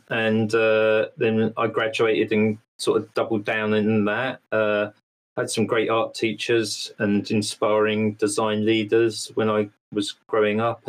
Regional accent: United Kingdom; moved away as an adult; now in Sweden; Well, I'm British, but I live in Sweden. I've been living here for 6 years. I'm actually a Swedish citizen now.

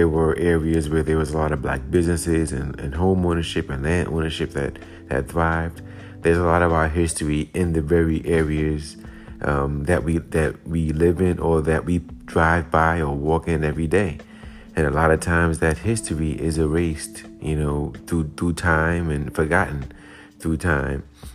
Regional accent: New York, United States; And since I'm from New York and I live in New York, I've been, you know, mainly looking in New York.

